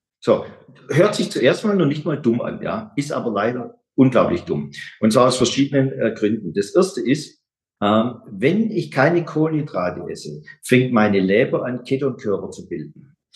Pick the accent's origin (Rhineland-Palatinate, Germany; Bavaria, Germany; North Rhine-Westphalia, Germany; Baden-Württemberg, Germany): Baden-Württemberg, Germany; Übrigens, ich bin Schwabe und liebe natürlich Nudeln und Brot, beides.